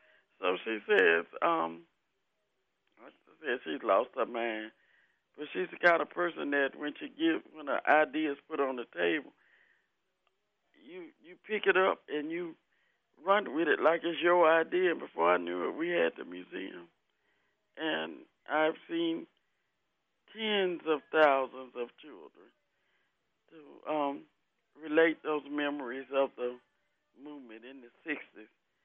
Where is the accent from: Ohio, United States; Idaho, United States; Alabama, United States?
Alabama, United States; Selma; And I knew every time that I changed the duty station and I said I was from Selma, people would either say something negative about racism or they would ask me to talk about that.